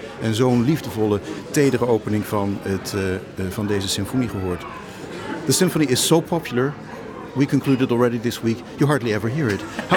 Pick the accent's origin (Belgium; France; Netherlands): France; accent: French; Dutch is a second language; Maar ik hoop toch ook dat ik als Fransman Duitse muziek mag doen.